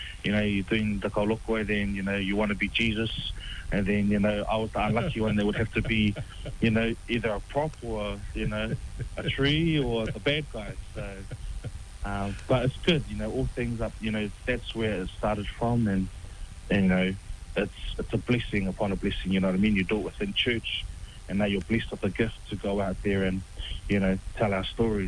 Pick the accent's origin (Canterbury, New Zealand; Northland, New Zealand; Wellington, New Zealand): Canterbury, New Zealand; Christchurch; Yep, so I grew up in Christchurch, been here my whole life.